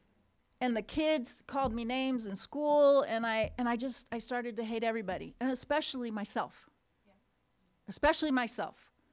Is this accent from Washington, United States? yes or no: yes; Seattle, Washington, United States; So I was raised in Seattle, Washington by a single mother, and I have an older brother.